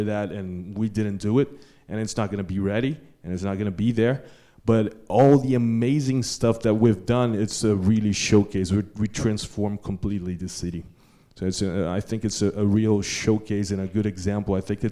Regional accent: Rio de Janeiro, Brazil; born there; English is a second language; I was born in Rio, and to me, it's really clear how we've changed the city

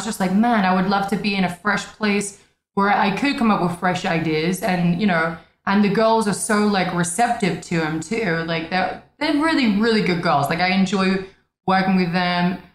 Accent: United Kingdom; But people assume because we're both British, right?

